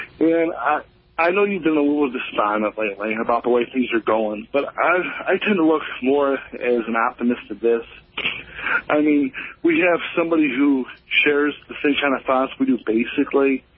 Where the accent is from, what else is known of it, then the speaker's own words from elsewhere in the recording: Ohio, United States; I'm from Northern Ohio.